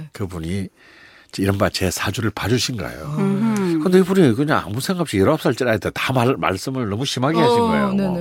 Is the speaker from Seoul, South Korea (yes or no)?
no; Busan, South Korea; 그래서 그러고 저는 또 다시 이제 부산 고향인 부산에서 솔로 올라왔고